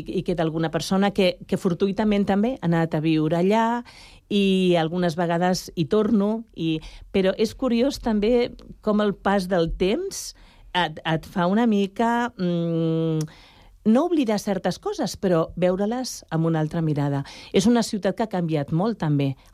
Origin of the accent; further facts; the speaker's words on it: Badalona, Catalonia, Spain; moved away as an adult; envio un petó i una abraçada fortíssima a Badalona, sí. Perquè allà vaig néixer i allà vaig passar tots els anys de la meva vida, la infantesa, la joventut, fins que vaig tenir 22, 23 anys, que vaig venir a viure aquí, a Sant Cugat.